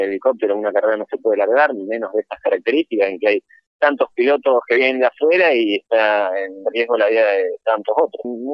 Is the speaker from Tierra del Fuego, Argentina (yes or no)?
yes; Ushuaia, Tierra del Fuego, Argentina; now in Buenos Aires, Argentina; Yo sigo sintiendo Ushuaia como mi casa, mi hogar. Si bien hace ya varios años que estoy en Buenos Aires, cuando me preguntan, yo soy de Ushuaia y creo que lo voy a hacer toda la vida. Así que es mi ciudad.